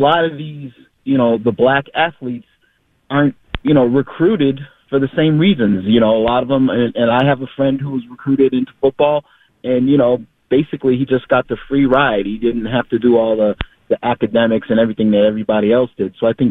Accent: Boston, Massachusetts, United States; now in Springfield, United States; I'm a 54-year-old black man. I was born in Boston, lived there most of my life. I live out in Springfield now.

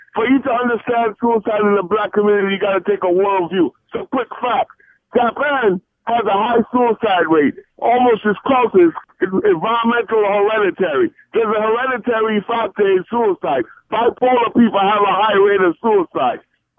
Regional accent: Trinidad & Tobago; I'm from Trinidad and Tobago.

